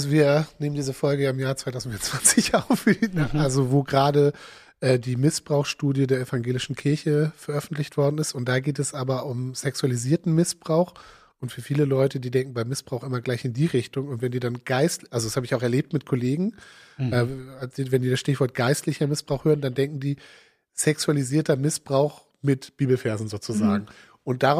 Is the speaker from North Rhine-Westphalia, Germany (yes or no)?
no; Bostedt, Schleswig-Holstein, Germany; Also ich komme aus Bostedt